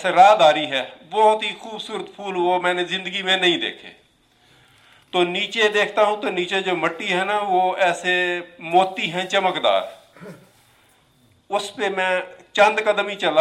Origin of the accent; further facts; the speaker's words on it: Rahim Yar Khan, Punjab, Pakistan; میں رحیم یار خان سے ہوں، حضرت علیہ صاحب کی میت میں،